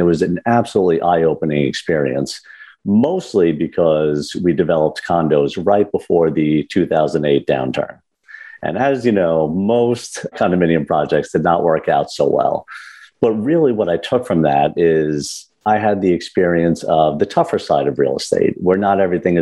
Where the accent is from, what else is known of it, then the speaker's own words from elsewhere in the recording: Long Island, New York, United States; Yeah, so I grew up on Long Island, New York, and kind of a middle-class family